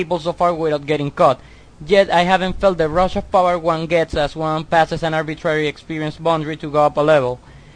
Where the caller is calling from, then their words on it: Venezuela; I'm calling from Venezuela, and I just wanted to ask